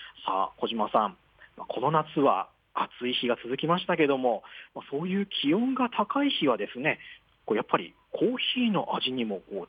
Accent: Kyushu, Japan; 私もですね九州出身なんですけど、

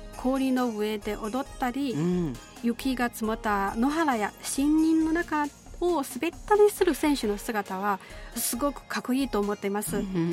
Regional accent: Chongqing, China; うん、そうです、重慶です。

